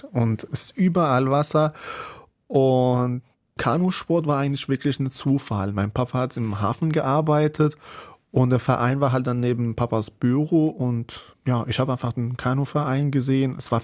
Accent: Bandar Anzali, Gilan, Iran

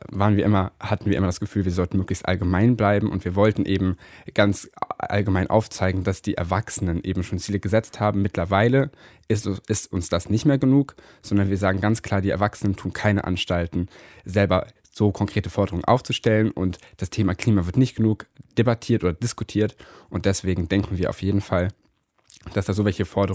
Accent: Göttingen, Lower Saxony, Germany; das könnte man ja mal in Göttingen machen, in meiner Heimatstadt

